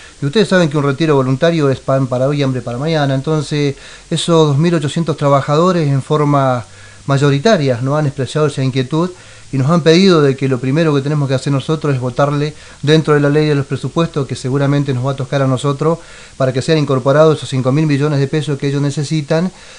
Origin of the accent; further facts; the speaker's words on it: Santa Cruz, Argentina; El caso mío, que yo vengo del macizo del Deseado.